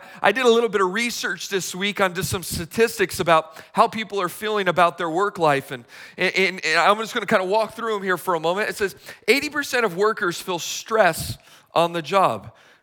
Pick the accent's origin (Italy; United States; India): United States; Tucson, Arizona; And I grew up in Tucson, Arizona. Now, summer in Tucson, it is like 112 degree temperatures, okay?